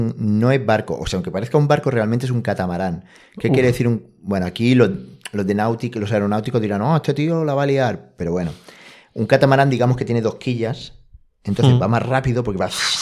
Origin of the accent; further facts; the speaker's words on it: Balearic Islands, Spain; nosotros somos de Mallorca. ¿Vale? Para los que sean de fuera de España, nosotros estamos en una isla.